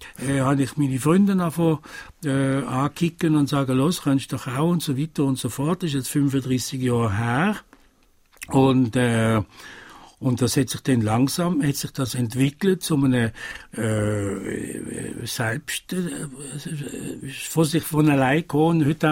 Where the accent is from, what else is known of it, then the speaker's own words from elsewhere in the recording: Italy; Ich bin Italiener